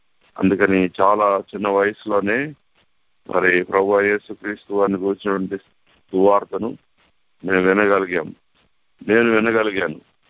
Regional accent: Vijayawada, Andhra Pradesh, India; మరి నేను విజయవాడలో మరి నా బాల్యం గడిచింది, నేను ఇక్కడ విజయవాడ పరమట్లోనే మరి NSM పబ్లిక్ స్కూల్ అనేటువంటి స్కూల్లో నేను చదువుకున్నాను.

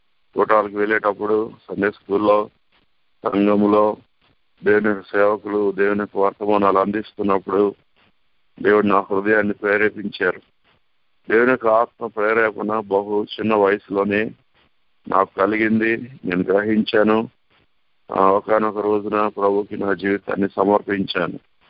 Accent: Vijayawada, Andhra Pradesh, India; మరి నేను విజయవాడలో మరి నా బాల్యం గడిచింది, నేను ఇక్కడ విజయవాడ పరమట్లోనే మరి NSM పబ్లిక్ స్కూల్ అనేటువంటి స్కూల్లో నేను చదువుకున్నాను.

